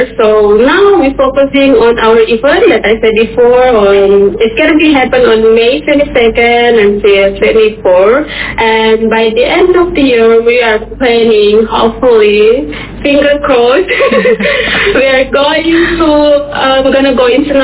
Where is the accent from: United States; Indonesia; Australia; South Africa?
Indonesia; Sulawesi; now in Papua, Indonesia; I'm originally from Sulawesi. Sadly, my grandfather or grandma, they never teach us how to speak in our language.